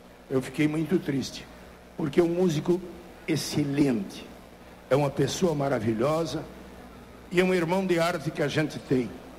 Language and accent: Portuguese; Santana do Livramento, Rio Grande do Sul, Brazil; um grande músico lá da minha cidade, de Santana do Livramento